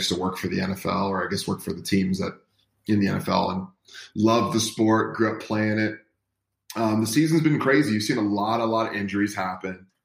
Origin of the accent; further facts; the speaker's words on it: California, United States; You know, I grew up in the Bay Area. I was a 49er fan.